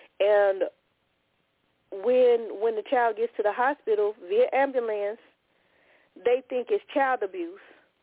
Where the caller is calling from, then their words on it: Chicago, Illinois, United States; I'm calling from Chicago.